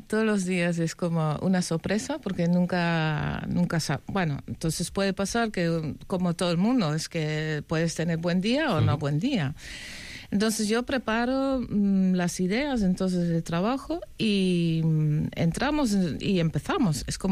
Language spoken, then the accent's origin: Spanish; Netherlands; moved away; Entonces vivo aquí, bueno, soy holandesa, vivo aquí 23 años